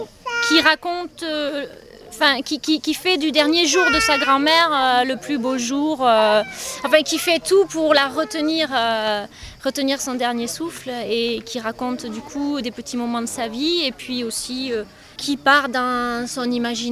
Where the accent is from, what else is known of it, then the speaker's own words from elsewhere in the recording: Toulouse, Occitanie, France; On est de Toulouse.